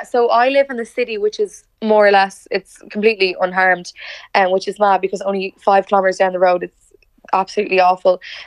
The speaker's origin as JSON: {"language": "English", "country": "Ireland", "lives_now": "Valencia, Spain", "said": "I'm from Ireland, but I live in Valencia."}